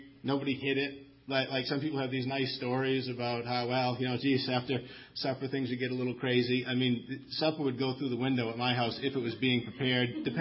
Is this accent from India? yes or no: no; Maine, United States; I'm from Maine, so when I say rural setting, I mean a rural setting in Maine means no one else lives in that whole area.